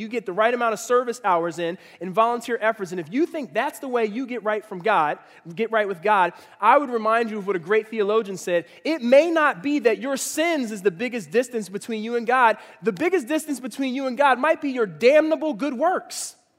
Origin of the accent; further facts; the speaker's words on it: Philadelphia, Pennsylvania, United States; And I grew up in Philly, so I actually am related to people who do have that story.